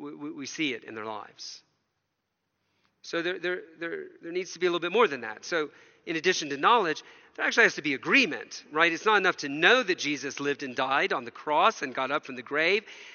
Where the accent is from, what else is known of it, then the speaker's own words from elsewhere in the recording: Southern United States, United States; I grew up in Bible-believing churches that preached only the Bible every week in the very conservative deep south of America.